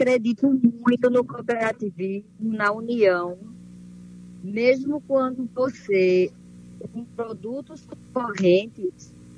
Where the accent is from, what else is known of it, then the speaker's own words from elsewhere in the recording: Araripina, Pernambuco, Brazil; moved away; fora, por mais que eu seja de Araripina, mas eu estou há mais de duas décadas fora, mas eu vejo muito minha terra.